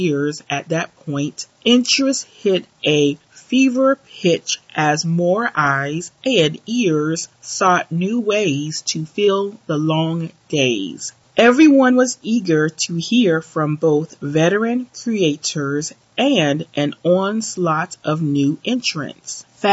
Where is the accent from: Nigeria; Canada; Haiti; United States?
Nigeria; I am a Nigerian woman, so what I was told is keep your problems in your house.